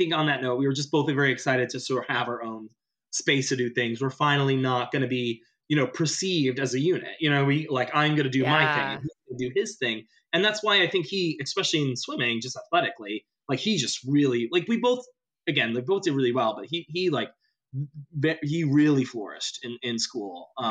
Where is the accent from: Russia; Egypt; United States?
United States; Westchester, New York; And, you know, we're from Westchester.